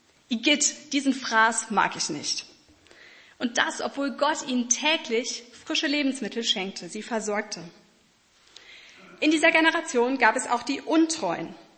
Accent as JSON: {"language": "German", "region": "North Rhine-Westphalia", "country": "Germany", "tie": "born or raised there", "said": "Ich bin im Siegerland aufgewachsen, habe mich mit 12 Jahren bekehrt, durfte schon so die ganze Sonntagsschulkarriere durchmachen, habe mich mit 14 Jahren dann taufen lassen."}